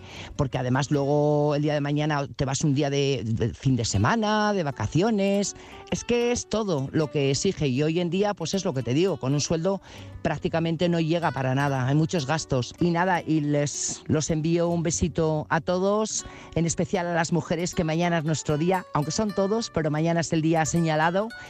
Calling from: Burgos, Castile and León, Spain; Hola, buenas noches … corresponsal de Burgos.

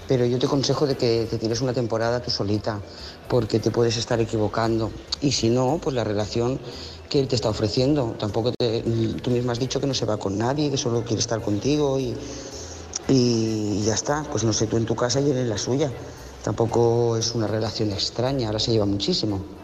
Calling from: Lloret de Mar, Catalonia, Spain; de Lloret de Mar.

